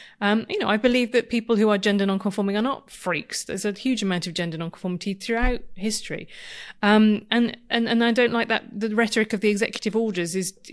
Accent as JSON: {"language": "English", "country": "United Kingdom", "said": "Being British is an advantage. I don't think it makes me cooler. I think it makes me more secure in the fact that we have come to an understanding here in Britain, along with the Scandinavian countries."}